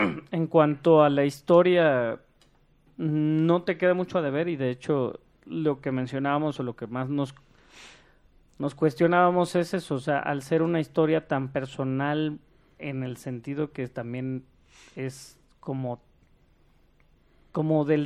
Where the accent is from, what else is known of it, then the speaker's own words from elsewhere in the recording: Mexico; obviamente como mexicano los conoces